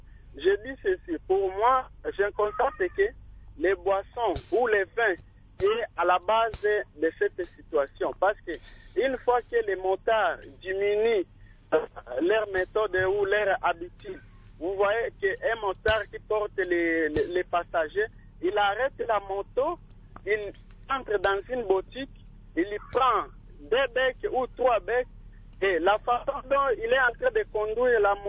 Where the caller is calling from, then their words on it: Kalima, Maniema, DR Congo; Oui, ici chez nous à Kalima